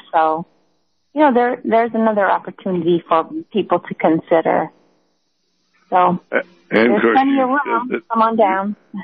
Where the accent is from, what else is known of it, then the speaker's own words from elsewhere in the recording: United States; moved away; So, for example, I come from the United States, and that's a place where the internet is very developed here.